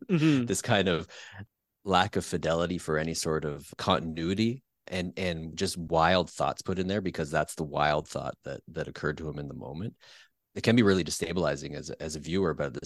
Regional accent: Peterborough, Ontario, Canada; growing up in Canada and you know, I grew up in a town called Peterborough, which is not Winnipeg. But you know, it's snowy, it's cold, it's all those things

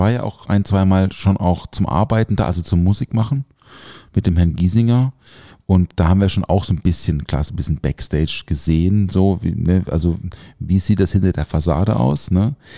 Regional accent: Schutterwald, Baden-Württemberg, Germany; vor allem ist er halt aus meiner Heimat.

